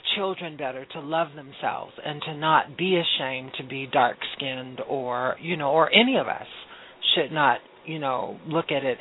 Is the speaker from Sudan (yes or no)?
yes; Omdurman, Khartoum, Sudan; born there; English is a second language; I was born in Omdurman, Sudan, a Sunni Muslim, and there were only three blacks in our whole school.